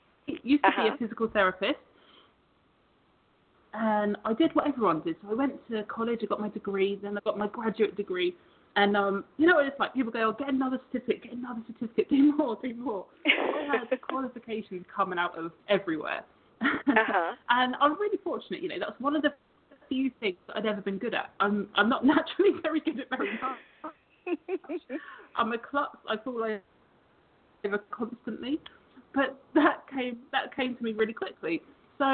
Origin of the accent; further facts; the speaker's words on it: London, United Kingdom; moved away; From London originally, but I hate winter, so I spend my time chasing the sun.